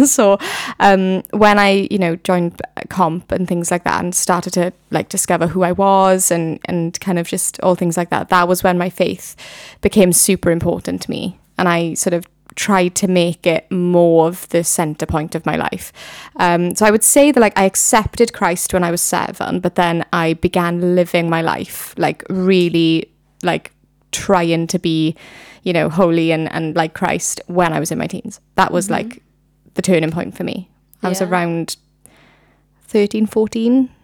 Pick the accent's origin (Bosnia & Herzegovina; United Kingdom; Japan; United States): United Kingdom; Baglan, Wales; I am 24. I'm from Baglan originally.